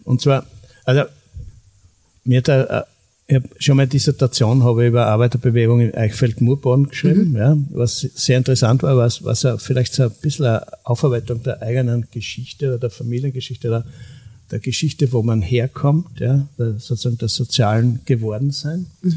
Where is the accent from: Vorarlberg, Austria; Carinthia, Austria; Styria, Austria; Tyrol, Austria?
Styria, Austria; Knittelfeld; born there; ich bin in Knittelfeld ganz einfach geboren, ja, in der Sandgasse, im Arbeiterviertel, im Eisenbahnerviertel. Mein Vater war Eisenbahner und bin dann in Knittelfeld ins Gymnasium gegangen